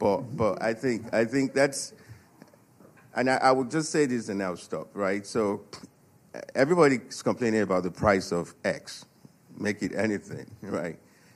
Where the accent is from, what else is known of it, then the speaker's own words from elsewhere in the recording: Texas, United States; I'm from Texas, just so if I ask something that goes off track, that's why.